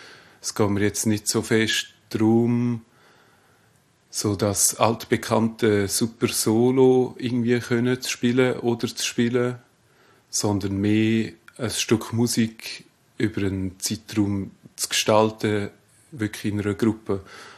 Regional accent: Ilanz, Graubünden, Switzerland; Ich komme ursprünglich aus dem Oberland, Region Ilanz.

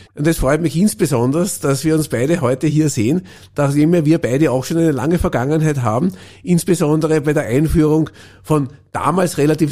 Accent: Austria

